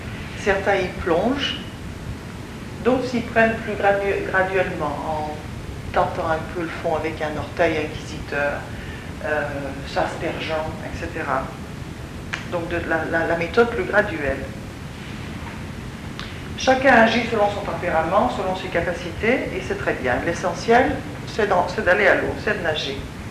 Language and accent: French; France; now in United Kingdom; Je suis française, mais j'ai quitté la France en 68 et j'ai vécu la plupart du temps dans des pays de langue anglaise. Et je suis en ce moment en Angleterre.